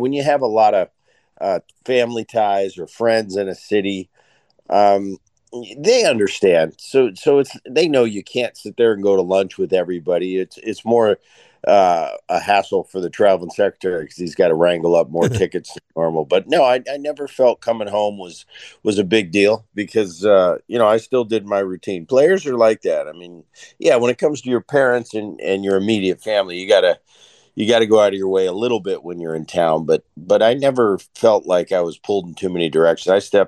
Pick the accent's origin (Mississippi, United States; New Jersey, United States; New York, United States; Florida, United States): New Jersey, United States; also born or lived in California; I grew up in New Jersey. You know, I grew up, my dad played for the Phillies early in my life. So my childhood was in Jersey. I came to California late and I just went to high school there.